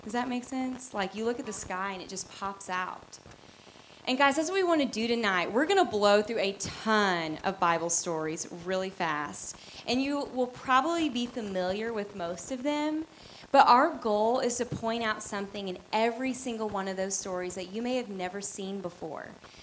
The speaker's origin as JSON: {"language": "English", "region": "Arkansas", "country": "United States", "said": "We're all from Arkansas, so pretty happy to be anywhere, you know?"}